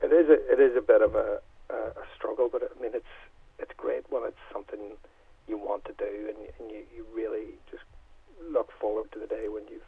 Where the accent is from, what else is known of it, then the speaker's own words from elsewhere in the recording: Enniskillen, Northern Ireland, United Kingdom; I grew up in Enniskillen, you know